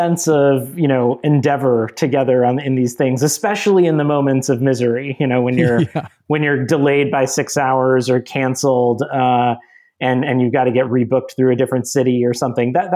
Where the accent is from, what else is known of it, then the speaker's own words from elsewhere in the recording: Minnesota, United States; also born or lived in Georgia, United States; You know, I grew up largely in Minnesota and Georgia